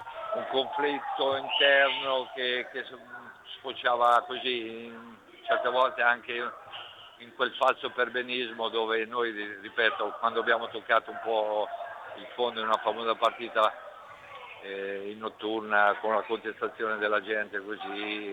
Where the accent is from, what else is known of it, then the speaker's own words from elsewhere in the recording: Ancona, Marche, Italy; chiaramente da anconetano il cuore rimane sempre lì al primo posto